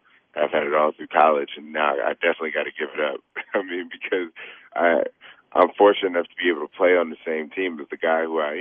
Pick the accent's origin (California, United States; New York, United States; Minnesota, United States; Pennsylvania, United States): California, United States; Los Angeles; Man, I grew up in Los Angeles, so once I was born, the Raiders were gone. We didn't really have a football team out there